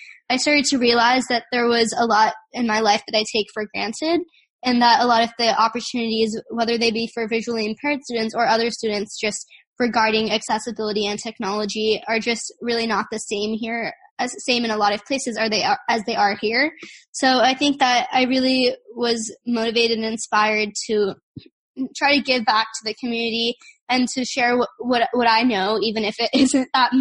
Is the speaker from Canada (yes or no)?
no; California, United States; I think that for me, a big part of it was growing up in Silicon Valley. I've always been surrounded with technology and entrepreneurship and all of this my whole life.